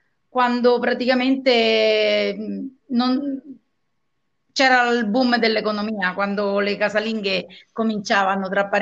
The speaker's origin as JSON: {"language": "Italian", "town": "Viterbo", "region": "Lazio", "country": "Italy", "tie": "born or raised there", "also_born_or_lived": "Bolsena", "said": "Io sono nata a Bolsena. Nasco a Bolsena, in provincia di Viterbo, esattamente sul lago di Bolsena."}